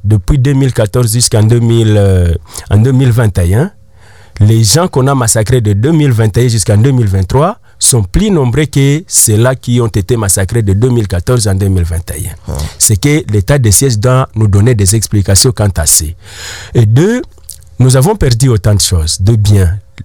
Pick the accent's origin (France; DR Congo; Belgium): DR Congo; Nous sommes parmi les sociétés congolaises. Nous sommes là. Nous sommes des Congolais.